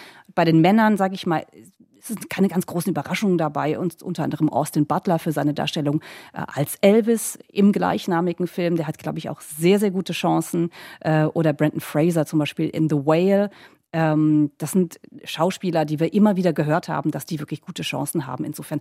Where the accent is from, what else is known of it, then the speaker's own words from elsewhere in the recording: Germany; man fiebert natürlich als Deutsche auch mit und hofft natürlich, dass wir die dann hier auch begrüßen dürfen zu den Oscars